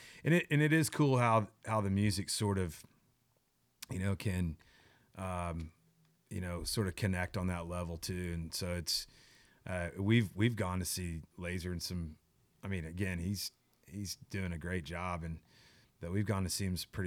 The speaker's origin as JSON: {"language": "English", "region": "Oklahoma", "country": "United States", "tie": "born or raised there", "said": "Of course I grew up in Oklahoma. I go to Colorado State."}